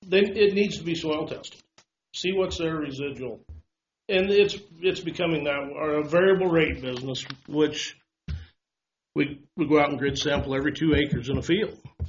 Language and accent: English; Walthill, Nebraska, United States; I'm from Walt Hill, Nebraska.